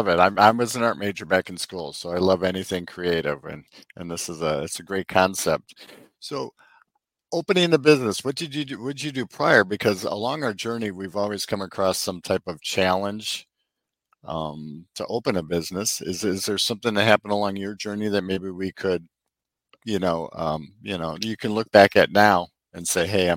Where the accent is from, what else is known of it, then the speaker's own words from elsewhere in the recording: Wisconsin, United States; moved away; I'm from Wisconsin. We had dairy farms up there too.